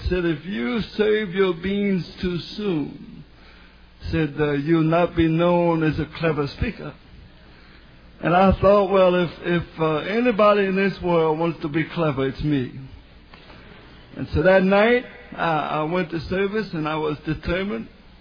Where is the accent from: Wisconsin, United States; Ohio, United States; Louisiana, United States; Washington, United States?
Louisiana, United States; New Orleans; I met a man once that told me that he visited in New Orleans, my hometown, and he said, I really had a good time.